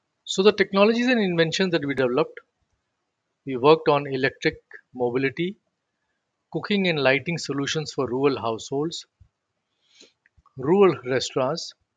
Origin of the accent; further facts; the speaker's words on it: Lucknow, Uttar Pradesh, India; I was born and raised in Lucknow in the early 1950s.